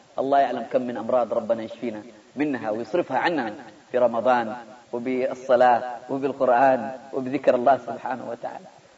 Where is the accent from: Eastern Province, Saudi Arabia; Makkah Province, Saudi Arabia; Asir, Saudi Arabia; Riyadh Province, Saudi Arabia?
Makkah Province, Saudi Arabia; Jeddah; أنا أعرف طبيب الآن عندنا في جدة